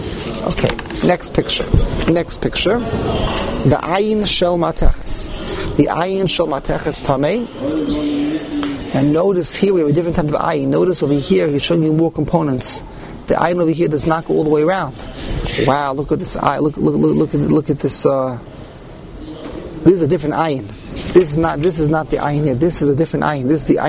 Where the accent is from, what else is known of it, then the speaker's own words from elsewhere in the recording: Canada; I'm from Canada.